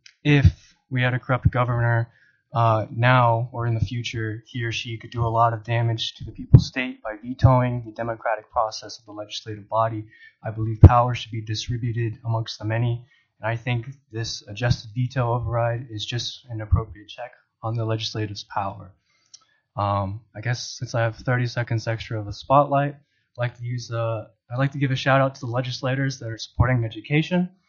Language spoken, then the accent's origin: English; Kodiak, Alaska, United States; I am a lifelong resident of Kodiak, Alaska. Born and raised in Kodiak.